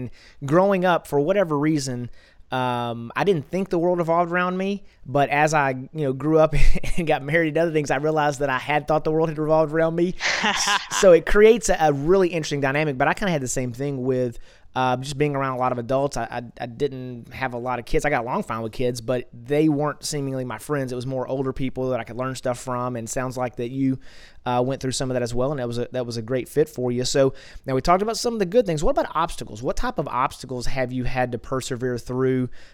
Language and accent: English; Texas, United States; now in Dallas, United States; I grew up in East Texas, which is a little different. I'm in the Dallas area now, but you know, I love it.